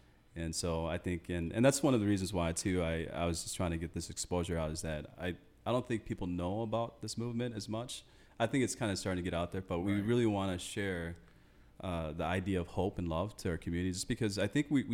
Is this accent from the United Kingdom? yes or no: no; Thailand; moved away; Yeah, so I came all the way from Thailand. So we came here in 1989, and so we came really poor.